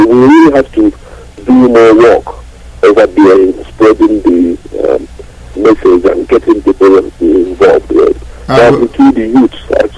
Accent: London, United Kingdom; I'm from London.

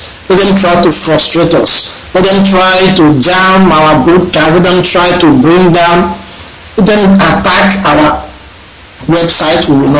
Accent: Uvim, Abia, Nigeria; I come from Uvim, in the Sweetwater local government of what is today Abia State in Biafra Land.

